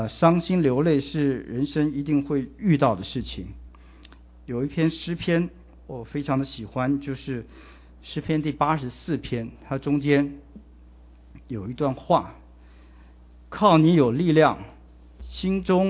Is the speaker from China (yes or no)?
yes; China; 我们中国人有句话说啊，哀莫大于心死